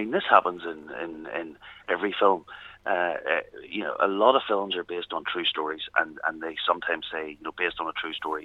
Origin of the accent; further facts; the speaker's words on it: Belfast, Northern Ireland, United Kingdom; I grew up in Ardoyne.